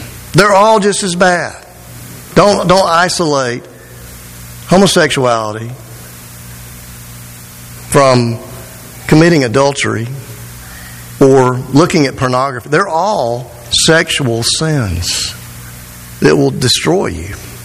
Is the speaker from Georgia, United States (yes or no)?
yes; Georgia, United States; also born or lived in Louisiana; But I was born in Louisiana. I grew up in Georgia.